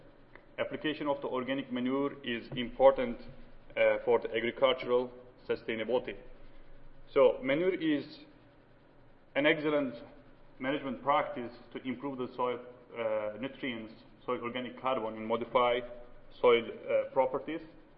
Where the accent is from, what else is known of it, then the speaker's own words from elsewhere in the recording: Turkey; English is a second language; moved away as an adult; now in United States; I'm from Turkey.